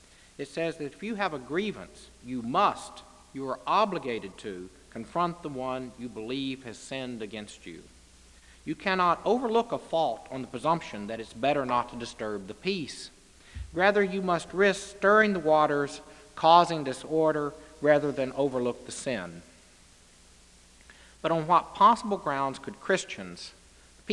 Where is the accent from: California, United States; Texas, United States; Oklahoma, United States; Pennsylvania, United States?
Texas, United States; And as you can imagine, a Methodist kid growing up in Texas, well, I always knew who ran the society, the Baptists did.